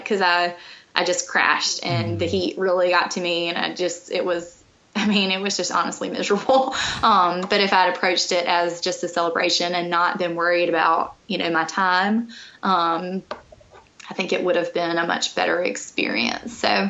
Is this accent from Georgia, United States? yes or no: no; Alabama, United States; I'm from Alabama. Like, it's hot.